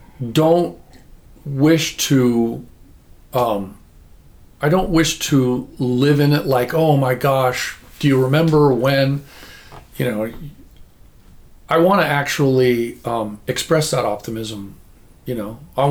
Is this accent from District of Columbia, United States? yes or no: no; California, United States; growing up in Orange County, the one thing that symbolized that post-war optimism more than anything else to me was Disneyland USA.